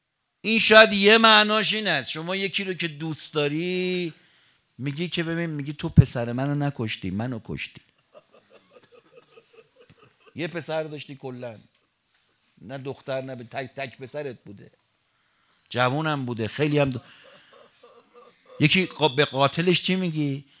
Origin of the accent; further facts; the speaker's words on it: Tehran, Tehran Province, Iran; born there; ما الان باید چقدر شکر کنیم تو تهران متولد شدیم